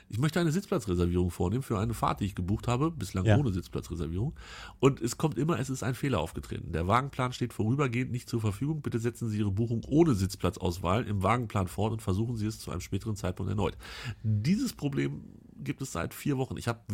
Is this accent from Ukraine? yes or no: no; Swabia, Germany; Ich bin kein Bayer, ich bin Schwabe.